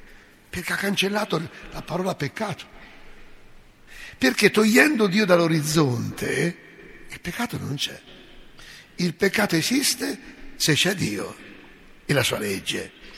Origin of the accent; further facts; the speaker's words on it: Umbria, Italy; sono italiano, sono umbro, sono italiano.